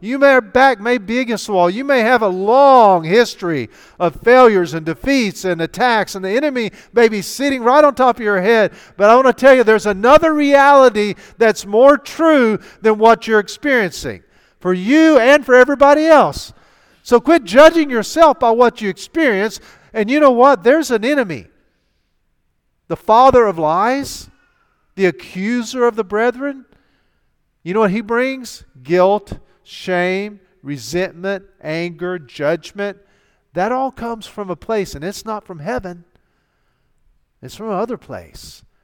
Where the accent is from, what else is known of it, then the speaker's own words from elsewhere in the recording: Southern United States, United States; I'm a Southern American. Not from South America. I'm from the South in the United States of America.